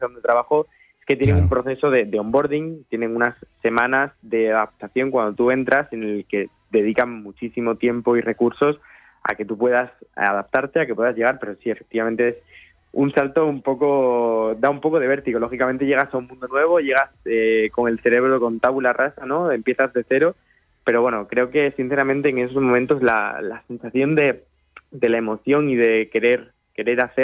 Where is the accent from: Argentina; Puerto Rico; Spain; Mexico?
Spain; Villanueva de la Serena, Extremadura; crónicas de fútbol sobre el equipo de mi pueblo, de Villanueva de la Serena, en Extremadura.